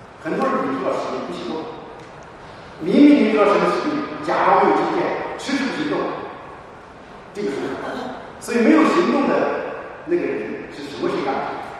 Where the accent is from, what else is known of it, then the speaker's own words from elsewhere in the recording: South China, China; 我是南方人啊，我不说你啊。